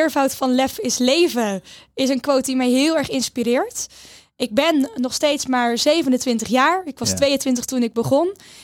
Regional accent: Hendrik-Ido-Ambacht, South Holland, Netherlands; also born or lived in Zwijndrecht; now in Rotterdam, Netherlands; 27 jaar. Een Rotterdamse ondernemer. Maar officieel geboren in Zwijndrecht. Opgegroeid in Hendrik Ido Ambacht. Ik woon nu al 8 jaar in het centrum van Rotterdam.

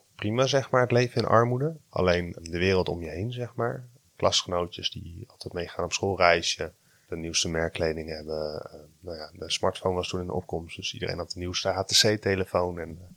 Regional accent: Harderwijk, Gelderland, Netherlands; Ik kom uit Harderwijk, grote jongen.

